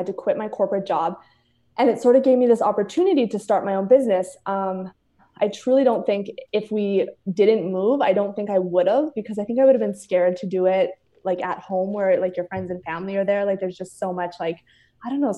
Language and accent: English; Calgary, Alberta, Canada; I'm originally from Calgary, Alberta, in Canada, and I have a marketing background.